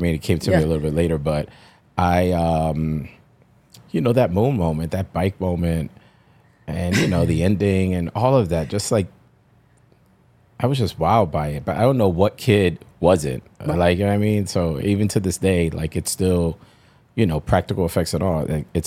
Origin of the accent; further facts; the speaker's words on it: New York, United States; as a New Yorker, as a Latino, you know, growing up the way I did, you remember those struggles